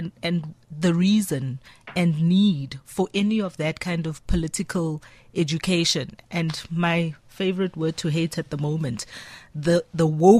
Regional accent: South Africa; as South Africans

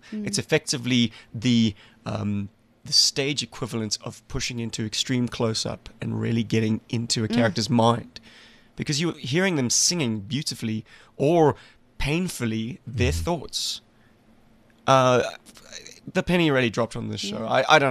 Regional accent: Cape Town, Western Cape, South Africa; Uh-huh. My hometown, baby.

